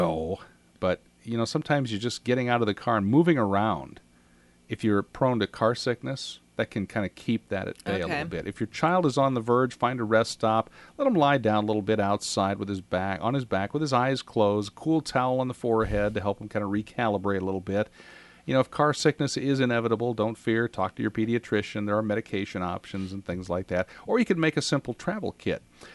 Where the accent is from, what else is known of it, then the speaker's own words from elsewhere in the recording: Iowa, United States; Growing up in Eastern Iowa, it might have been a little small town in Iowa, Illinois, or Wisconsin